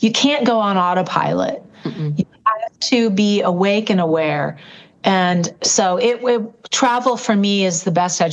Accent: California, United States; I was from Southern California, right? So I was a all American girl.

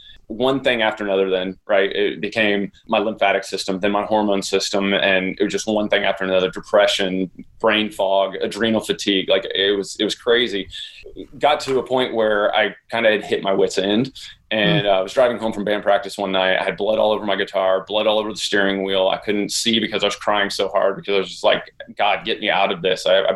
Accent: Indiana, United States; now in Nashville, United States; I grew up in Indiana. I'm a fellow Hoosier as well. And I moved to Nashville through a series of events, playing music, went to school for music, wanted to be a professional rock star.

